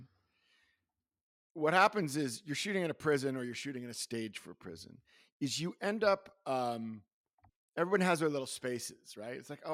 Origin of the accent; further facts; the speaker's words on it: Chicago, Illinois, United States; he's been a hero of mine since I grew up in Chicago.